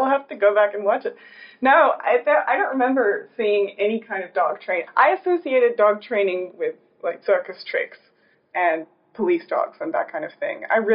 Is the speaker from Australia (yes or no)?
yes; Australia; now in New York City, United States; Yeah, I'm from Australia. I grew up there. I lived here for a little while when I was like when I was very, very young, but I moved back here in 2014.